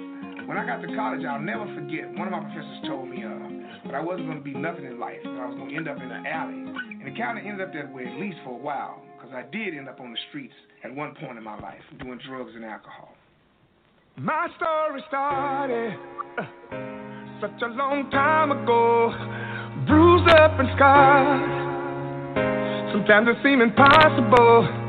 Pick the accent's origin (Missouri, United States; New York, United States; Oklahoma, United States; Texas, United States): Oklahoma, United States; Tulsa; born there; I was born in Oklahoma, Tulsa, Oklahoma. When I was little, I used to sing before my father preached.